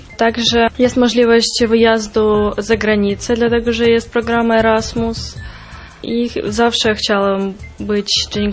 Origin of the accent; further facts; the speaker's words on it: Dniprodzerzhynsk, Dnipropetrovsk Oblast, Ukraine; Polish is a second language; now in Poland; mam 18 lat, jestem z Ukrainy, z miasta Dnieprodzierżyńsk.